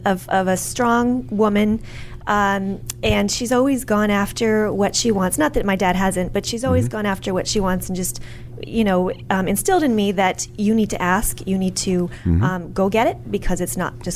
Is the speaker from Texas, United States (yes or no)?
no; Pennsylvania, United States; I'm from Chester County, Pennsylvania.